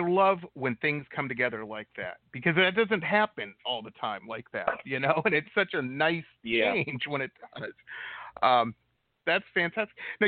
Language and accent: English; Detroit, Michigan, United States; I grew up in Detroit, and there was always D.C. when I was younger